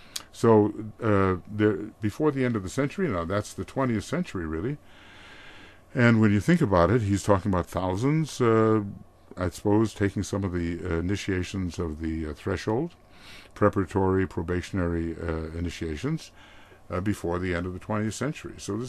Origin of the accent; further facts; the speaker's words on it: Fargo, North Dakota, United States; it was so popular in my hometown, which was Fargo, North Dakota at that time